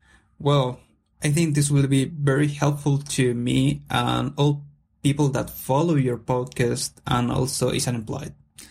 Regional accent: Santiago, Santiago Metropolitan Region, Chile; English is a second language; I am from Santiago, Chile.

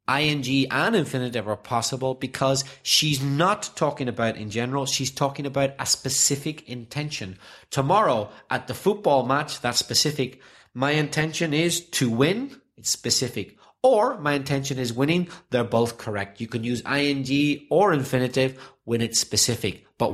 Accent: Northern Ireland, United Kingdom; I'm Irish and Northern Irish.

